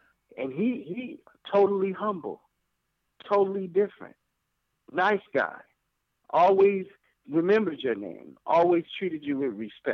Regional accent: Detroit, Michigan, United States; moved away as an adult; now in Los Angeles, United States; You know, yeah, I'm Detroit. I've been living out here in L.A. for 22 years, but I'm still a guy from Detroit. And we come up from humble beginnings.

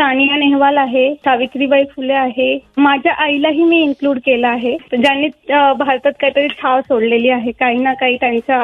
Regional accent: Maharashtra, India; Actually माझं गाव खूप लहान आहे, मला जे एक्सप्लोजन बॉक्स साठी जे लागत होतं ते माझ्या गावात नव्हतं.

